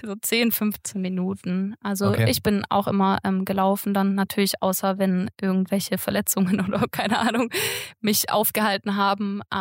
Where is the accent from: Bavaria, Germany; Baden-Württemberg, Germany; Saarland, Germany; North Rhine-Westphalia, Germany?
Baden-Württemberg, Germany; Böblingen; Ich komme aus Böblingen, bin da aufgewachsen.